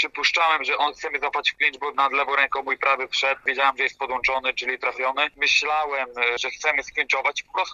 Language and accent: Polish; Podlaskie Voivodeship, Poland; born there; Urodziłem się na Podlasiu i nie wyobrażam sobie innego miejsca do życia, jak moje kochane Podlasie.